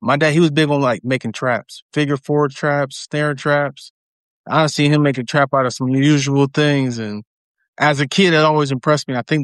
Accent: Canton, Ohio, United States; I'm from Canton. We're right there by Akron.

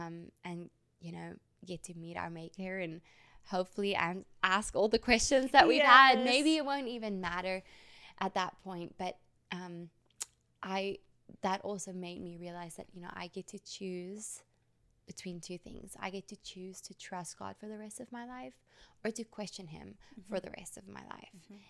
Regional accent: South Africa; now in United States; And I grew up in South Africa my whole life. The first time I ever came to the United States was when I came to participate in Miss Universe, right?

